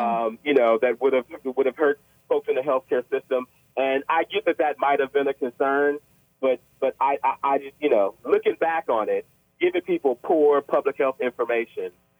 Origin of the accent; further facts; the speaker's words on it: Arkansas, United States; now in Maryland, United States; I can speak about Arkansas because I'm from Arkansas, though I currently live in Maryland.